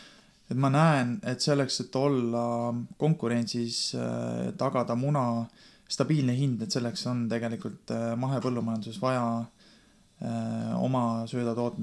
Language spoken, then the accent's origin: Estonian; Koeru, Järva County, Estonia; Et ma olen Koerust siit naaber maakonnast Järvamalt pärit ja minu eriala tegelikult on piimatehnoloogia.